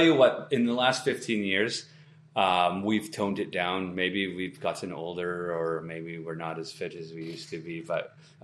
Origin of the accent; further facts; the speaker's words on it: Yukon, Canada; because we come from the Yukon and we just have a different outlook on how it is.